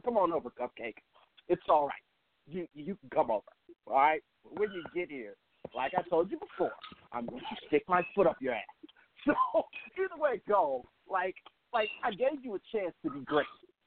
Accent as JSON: {"language": "English", "town": "Crystal Lake", "region": "Illinois", "country": "United States", "said": "I'm from Crystal Lake."}